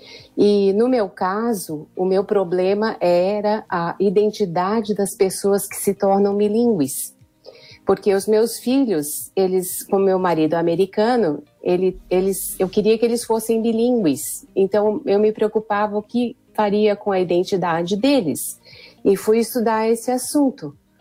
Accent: Campinas, São Paulo, Brazil; eu sou natural de Campinas, São Paulo. Eu cresci numa família cristã. Aos 14 anos eu já me comprometi com Cristo.

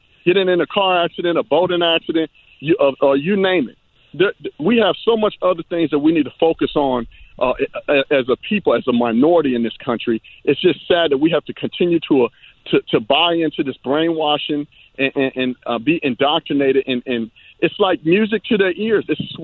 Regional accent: United States; You know, I am an American that is black in this country.

